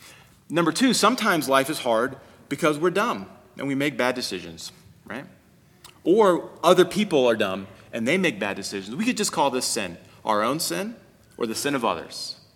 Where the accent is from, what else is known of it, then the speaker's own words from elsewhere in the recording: Kansas, United States; I remember when I was a kid, I grew up in Kansas, and there was the Great Flood of 93.